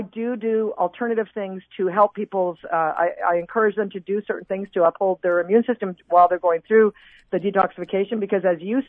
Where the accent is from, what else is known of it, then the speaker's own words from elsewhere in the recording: Canada; which I was originally from Canada, which is interesting.